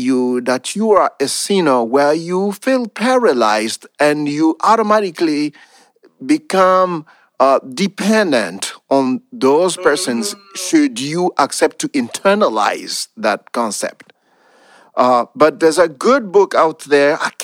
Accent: DR Congo; I'm coming from the Democratic Republic of the Congo, and I can tell you that millions of Congolese died this past decade, and nobody talks about it, okay?

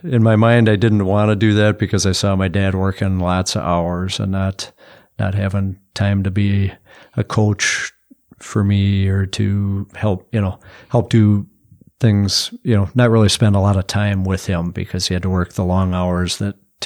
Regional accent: West St. Paul, Minnesota, United States; I grew up in West St. Paul, Minnesota, and great neighborhood. Betty Lane, it's a brand new neighborhood, just loaded with kids.

